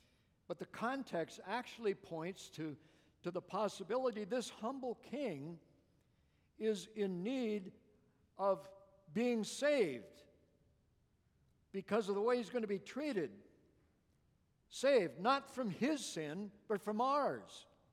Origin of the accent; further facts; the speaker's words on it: Minnesota, United States; I know, I'm half of that base, you know, in me, and I grew up in Minnesota, so.